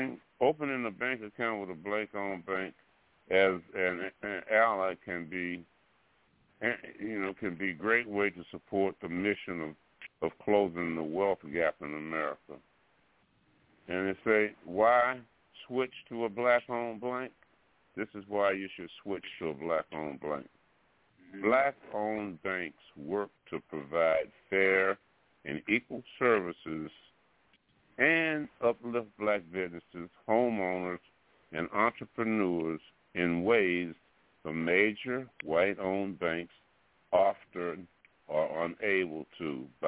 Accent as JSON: {"language": "English", "region": "Alabama", "country": "United States", "tie": "born or raised there", "said": "Okay, my home state, Alabama, we have a bank called Alamerica Bank"}